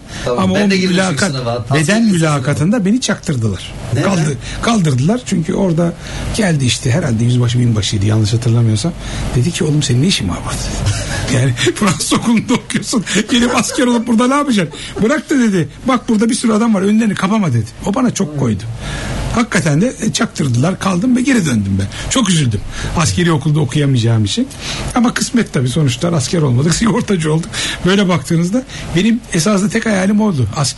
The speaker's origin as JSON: {"language": "Turkish", "town": "Fatih", "region": "Istanbul", "country": "Turkey", "tie": "born or raised there", "lives_now": "Göztepe, Turkey", "said": "ben İstanbul'da tam evimin karşısında meşhur bir Fatih Akşemseddin İlkokulu vardır. Çarşamba pazarının, kadınlar pazarının üstünde. Ben orada doğdum büyüdüm. 12 yaşına kadar da oradaydım. Hatta abim de yandaki 29 Mayıs ilkokulundaydı. Biz komple Fatihliyiz."}